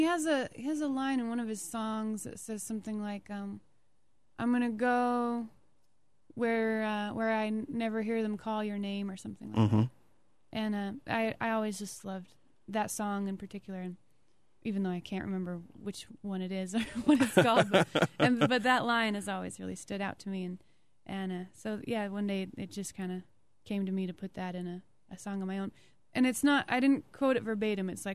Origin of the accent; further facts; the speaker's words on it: Idaho, United States; This is loosely based on my home state of Idaho, so if you're listening, family, this one's for you.